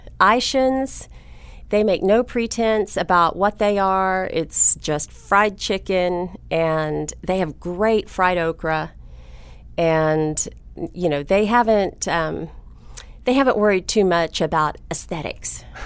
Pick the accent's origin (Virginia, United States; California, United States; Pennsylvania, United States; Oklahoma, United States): Oklahoma, United States; Oklahoma City; Well, you know, I'm from Oklahoma City originally